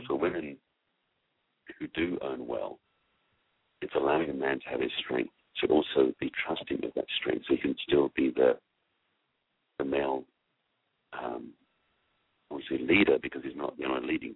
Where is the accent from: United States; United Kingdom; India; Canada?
United Kingdom; England; I'm grateful in a lot of ways growing up in England, and I wasn't from a very high-class family